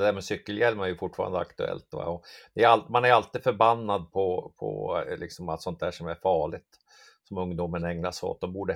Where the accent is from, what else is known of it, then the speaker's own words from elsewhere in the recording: Hamrånge, Gävleborg County, Sweden; accent: mix of Dalarna dialect and Norrland dialect; kommer från strax norr om Gävle, en Hamrånge heter det, Hamrångefjärn, eller en sån här bruksort, Norrsundet där låg där som, det är därför min dialekt är som en liten blandning mellan dalmål och norrländska.